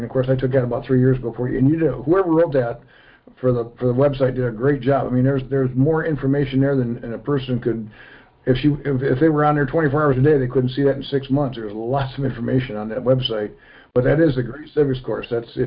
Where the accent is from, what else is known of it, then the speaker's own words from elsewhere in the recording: Michigan, United States; I'm from Michigan, and the Article 1, Section 1, the very first part of the Constitution says, all political power resides in the people.